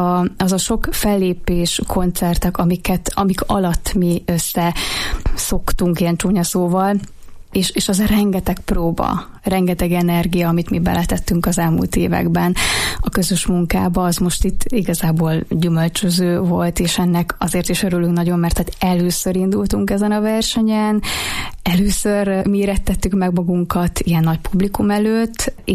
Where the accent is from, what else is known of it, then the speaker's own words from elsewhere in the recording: Miskolc, Borsod-Abaúj-Zemplén, Hungary; mivel Miskolcról származom, és ott kezdtem a mutatni a pályafutásom elejét, és ott ismertük meg egymást, ezért még amikor ott éltem